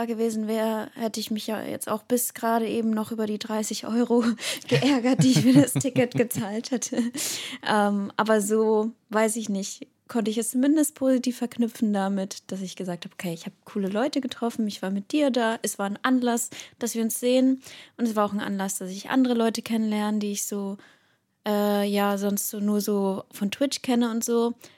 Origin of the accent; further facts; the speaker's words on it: Cologne, North Rhine-Westphalia, Germany; ich komme aus Köln natürlich